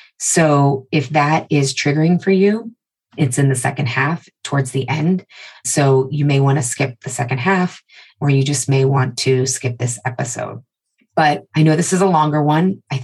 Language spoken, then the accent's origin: English; United States; Growing up in America, I'm told to value freedom.